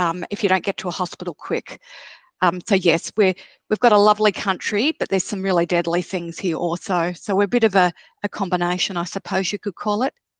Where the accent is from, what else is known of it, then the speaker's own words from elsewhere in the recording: Sydney, New South Wales, Australia; born there; I was born in Sydney, and I absolutely love Sydney.